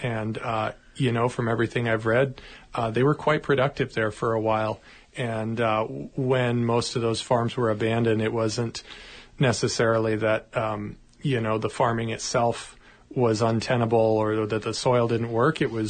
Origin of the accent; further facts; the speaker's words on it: Oregon, United States; also born or lived in Washington / Homer, Alaska; I grew up in Oregon and Washington and also up on the Kenai Peninsula in Homer. So I've been up and down the West Coast, the Northwest Coast most of my life, and it really feels like home